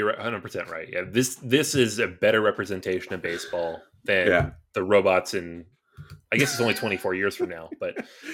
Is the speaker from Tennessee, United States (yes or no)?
no; Seattle, Washington, United States; I grew up in Seattle. I'm still a Mariners fan, which shows you how big of a baseball fan I am.